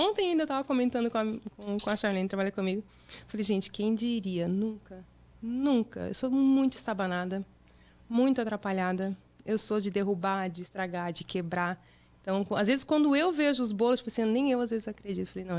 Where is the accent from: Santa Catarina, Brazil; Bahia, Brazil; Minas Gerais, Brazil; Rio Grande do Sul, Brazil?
Santa Catarina, Brazil; Joinville; moved away as an adult; also born or lived in Araquari; Ah, eu sou de Santa Catarina.